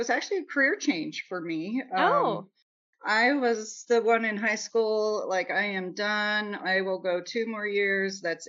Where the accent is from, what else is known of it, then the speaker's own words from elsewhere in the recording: Nebraska, United States; So he's from Pennsylvania and I'm from Nebraska and we meet taking these prereqs.